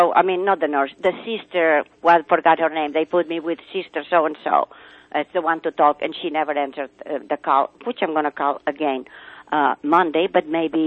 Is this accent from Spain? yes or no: yes; Barcelona, Catalonia, Spain; Look, I'm from Barcelona, and I have an aunt.